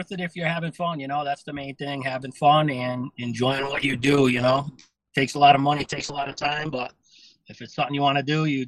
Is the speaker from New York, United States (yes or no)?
yes; New York City, New York, United States; born there; now in Connecticut, United States; You know, I was born in the Bronx, only lived there for a short time.